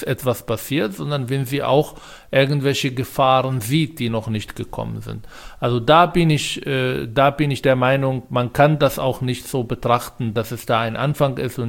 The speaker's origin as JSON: {"language": "German", "country": "Palestine", "lives_now": "Germany", "said": "Mir schreiben Leute, die haben ein Praktikum in Palästina gemacht und jetzt wollen sie mir meine Heimat erklären."}